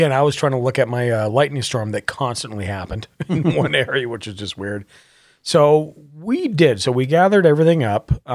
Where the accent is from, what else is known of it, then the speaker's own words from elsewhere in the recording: Montana, United States; born there; I was born in Montana. I know how storms move.